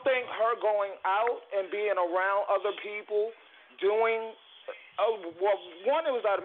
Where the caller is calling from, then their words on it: New York, United States; So I'm calling from New York.